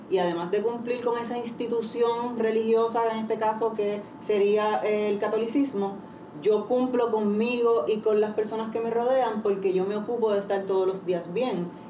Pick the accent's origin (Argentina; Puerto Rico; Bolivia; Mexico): Puerto Rico; Guaynabo; Pues somos los dos de Guaynabo, somos del campo